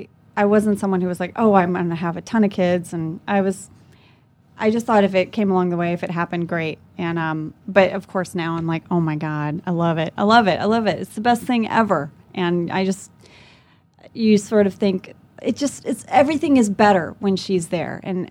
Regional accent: Lafayette, Louisiana, United States; born there; also born or lived in Jakarta, Indonesia; I was born in Lafayette, Louisiana.

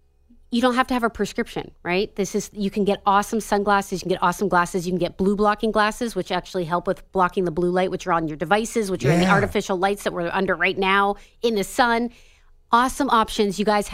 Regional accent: Erie, Pennsylvania, United States; And also growing up in Erie, Pennsylvania, where we got the most snowfall in 2017, I can attest to this.

